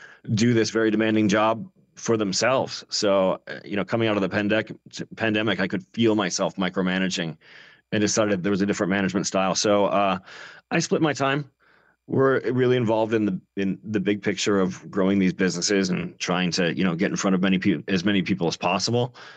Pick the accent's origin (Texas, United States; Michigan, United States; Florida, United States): Michigan, United States; Detroit; now in Chicago, United States; I'm from Detroit, Chicago. There were a lot of couches for me to sleep on in Chicago.